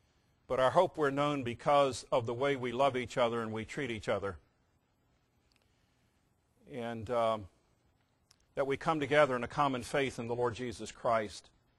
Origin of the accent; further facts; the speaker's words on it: Virginia, United States; When I was growing up in Virginia, on the Chesapeake Bay, you spend your life on the beach, as people do there. My home was a mile from the beach